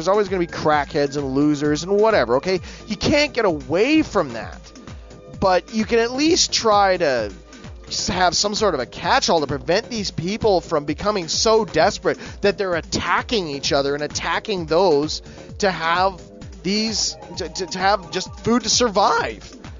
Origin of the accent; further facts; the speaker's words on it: Canada; Hey, I'm Canadian.